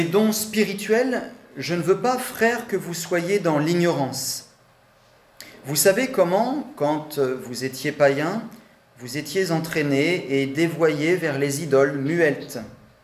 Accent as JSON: {"language": "French", "region": "Île-de-France", "country": "France", "tie": "born or raised there", "lives_now": "Nîmes, France", "said": "nous n'avons pas toujours été à Nîmes. Ça fait seulement bientôt 2 ans que nous y sommes. Avant cela, nous étions en région parisienne où nous avons grandi."}